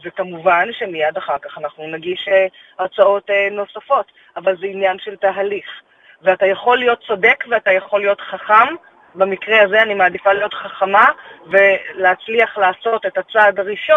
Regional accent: Tel Aviv, Tel Aviv District, Israel; אני הרי תל אביבית, אני לא מה שנקרא ממוצעת. אני הבחורה החילונית תל אביבית, מיינסטרים תל אביבי מה שנקרא

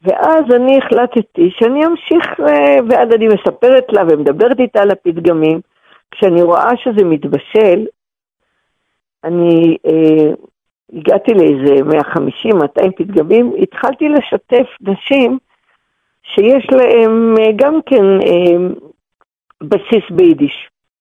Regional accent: Jerusalem, Jerusalem District, Israel; אני גדלתי בירושלים במשפחה שלא דיברה איתי יידיש, אבל תמיד שילבה את הפתגמים היידישיים הרבה בעברית.

